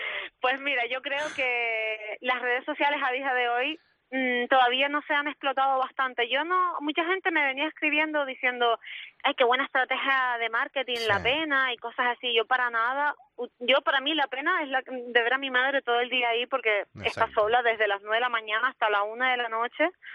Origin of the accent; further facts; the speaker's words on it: Fuerteventura, Canary Islands, Spain; moved away as an adult; now in Tenerife, Spain; yo, por ejemplo, soy de Fuerteventura y vine a Tenerife a estudiar hace 5 años.